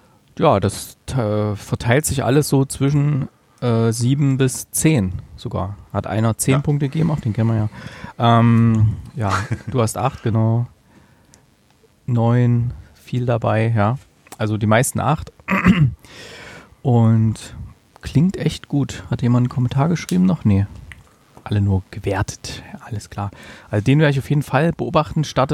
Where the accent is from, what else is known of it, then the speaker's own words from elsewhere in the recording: East Germany, Germany; Ich bin ja ein Kind der Olsen-Bande, muss ich jetzt mal sagen. Es war ja bei uns in der DDR das Ding